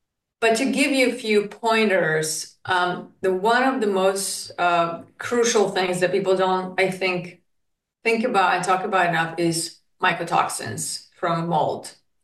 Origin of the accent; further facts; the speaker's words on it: Slovakia; now in United States; and I know peanuts are really popular in the United States that were not in Slovakia where I come from. I grew up on Nutella and hazelnuts.